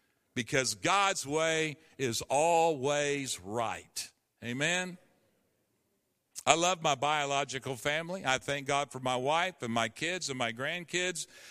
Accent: United States; born there; I'm thankful that I wasn't born in a communist country somewhere. I'm thankful that I was born in America.

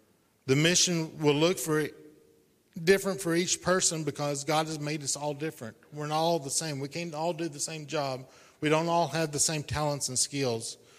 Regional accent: Arkansas, United States; I grew up in Arkansas. I'm not a pastor's kid.

